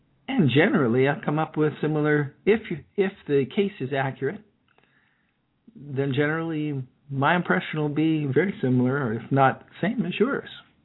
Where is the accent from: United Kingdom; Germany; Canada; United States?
Canada; Prince Edward Island; I'm from Prince Edward Island.